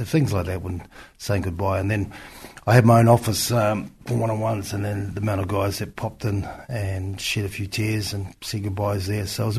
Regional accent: Auckland, New Zealand; we're born and bred in Auckland, and that will always be where, you know, the place that, that I suppose you say home.

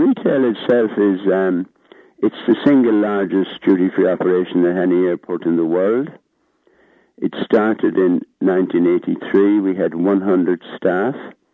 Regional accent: Ballinasloe, Connacht, Ireland; It's purely coincidental that I'm from Ballinasloe.

